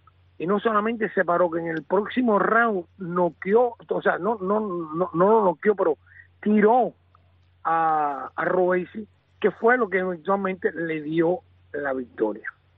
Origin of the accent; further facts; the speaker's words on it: Mexico; especialmente siendo mexicano